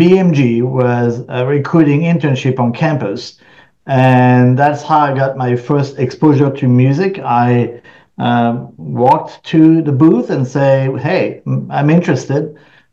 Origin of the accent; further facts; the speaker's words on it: France; And I grew up in France, as you probably can tell, and my parents love music.